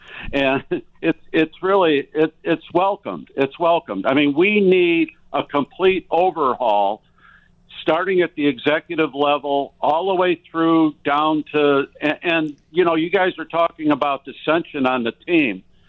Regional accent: Chicago, Illinois, United States; Hey, guys, I'm a 75-year-old, born and raised in Chicago.

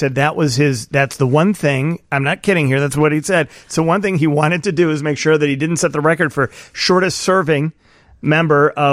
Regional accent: Chicago, Illinois, United States; Although I'm from Chicago, you got to vote for Democrats if you want to get your garbage taken away.

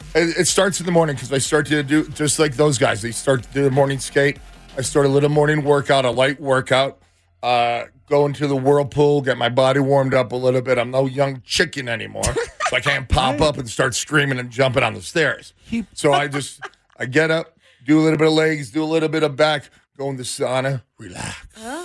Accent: Cleveland, Ohio, United States; Originally from Cleveland, Ohio.

